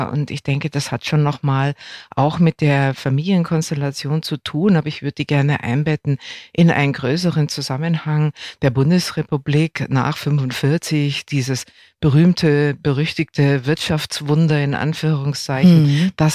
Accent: West Germany, Germany; ich bin in Westdeutschland aufgewachsen

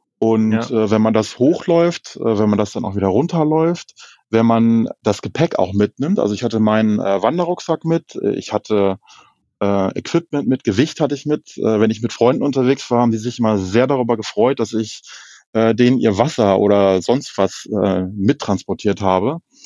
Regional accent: Hanover, Lower Saxony, Germany; Bei uns in Hannover ist ja der Harz nicht ganz so weit weg, so circa 1,5 Stunden mit dem Auto entfernt

